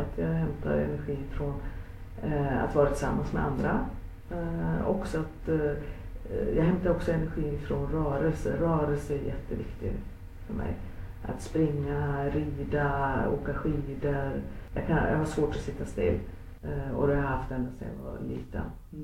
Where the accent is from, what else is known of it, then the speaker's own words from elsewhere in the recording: Sandviken, Gävleborg County, Sweden; moved away as an adult; now in Stockholm, Sweden; Jag kommer från en ort som heter Sandviken. Som ligger cirka 20 mil norr om Stockholm. Bruksort. Med allt vad det innebär. Och lämnade så många unga människor jag då när jag hade gått ut gymnasiet. Och flyttade till Stockholm. Och sen har jag växelvis bott i Stockholm